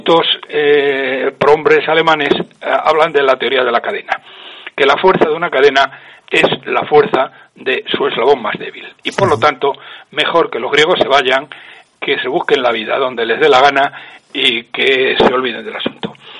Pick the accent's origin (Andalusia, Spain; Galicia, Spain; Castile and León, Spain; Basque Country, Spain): Castile and León, Spain; Salamanca; como dirían en mi pueblo, en Salamanca